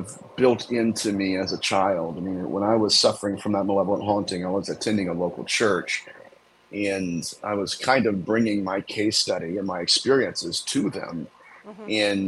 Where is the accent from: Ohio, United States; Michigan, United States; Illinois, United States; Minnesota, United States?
Ohio, United States; Well, I am from Ohio originally